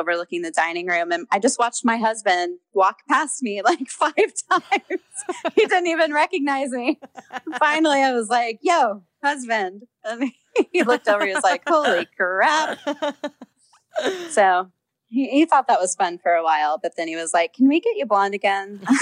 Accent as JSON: {"language": "English", "town": "Houston", "region": "Texas", "country": "United States", "tie": "born or raised there", "said": "And, you know, I grew up in Houston, so I just know a lot of people in Texas."}